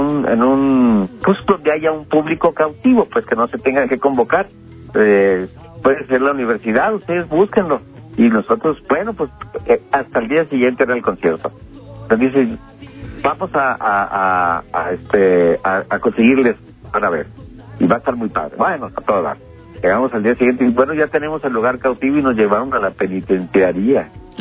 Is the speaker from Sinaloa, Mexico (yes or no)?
yes; Culiacán, Sinaloa, Mexico; Entonces llegamos precisamente a mi tierra allá en Culiacán, Sinaloa.